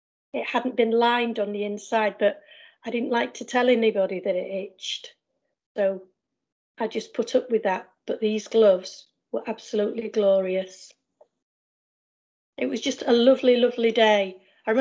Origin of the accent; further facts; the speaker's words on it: Hull, Yorkshire and the Humber, United Kingdom; So mum said, right, we'll go home then. And as far as she was concerned, Hull was home. So I'm from Hull now.